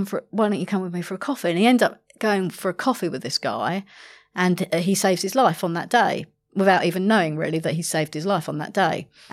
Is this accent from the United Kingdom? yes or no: yes; London, United Kingdom